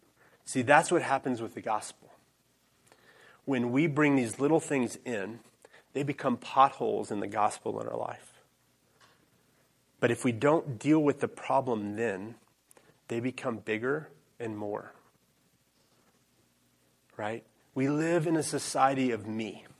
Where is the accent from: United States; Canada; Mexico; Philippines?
Mexico; so in Mexico, I grew up in Mexico on the mission field.